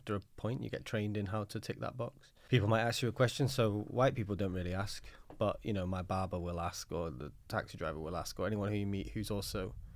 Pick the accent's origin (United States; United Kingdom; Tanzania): United Kingdom; Manchester, North West England; Lots of my friends where I'm from in Manchester are kind of, you know, similar to me.